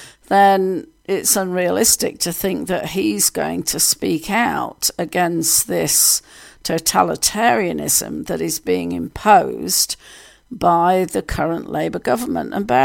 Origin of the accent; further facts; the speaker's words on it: United Kingdom; also born or lived in United States; it's just shocking to me as a Brit, you know, having been in the US for 13 years and come back last May, to find my home country in this state